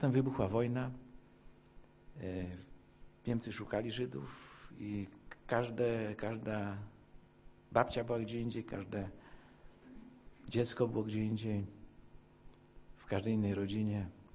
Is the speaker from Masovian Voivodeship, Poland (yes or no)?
no; Opole Voivodeship, Poland; born there; do tego miasteczka, gdzie się urodziłem, na południu Polski, w województwie opolskim